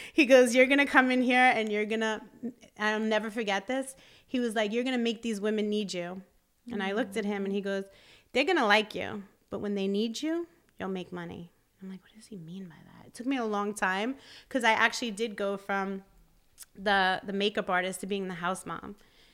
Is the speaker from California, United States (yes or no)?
no; New York, United States; I came from New York, and the hustle is like men are hustlers out there, right?